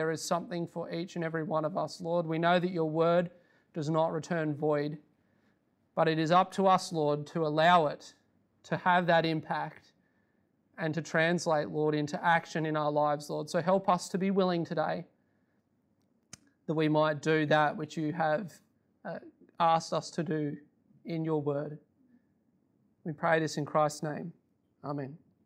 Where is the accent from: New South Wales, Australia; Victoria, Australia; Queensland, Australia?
New South Wales, Australia; Sydney; I'm from Sydney, or I live there most of the time. I go to a church called Faith Baptist Church in Regent's Park, or it's now in Regent's Park.